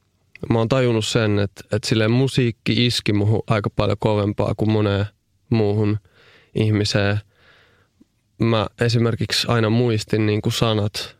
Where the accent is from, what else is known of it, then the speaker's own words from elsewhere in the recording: Helsinki, Uusimaa, Finland; No mä oon syntynyt Helsingissä aika tavalliseen perheeseen. Mun vanhemmat oli, tai on edelleen, ovat arkkitehtejä. Ja mun ensimmäinen koti oli Vallilassa, kaksio. Ja sieltä me muutettiin sitten Pohjois-Haagaa